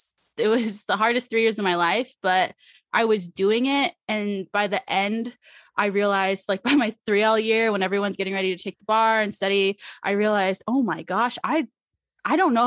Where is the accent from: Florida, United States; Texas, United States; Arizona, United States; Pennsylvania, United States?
Arizona, United States; Yes, my whole family born and raised in Arizona.